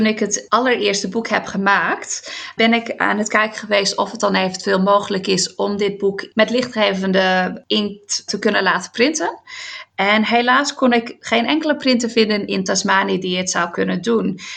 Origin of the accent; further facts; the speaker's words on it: Netherlands; als een typische Nederlander, ben ik nog steeds iedere dag aan het fietsen.